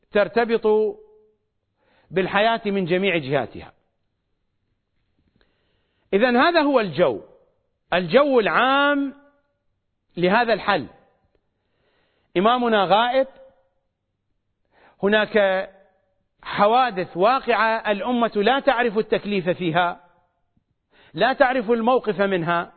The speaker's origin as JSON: {"language": "Arabic", "country": "Iraq", "accent": "Iraqi", "said": "بتعبيرنا الشعبي بلهجتنا العراقية"}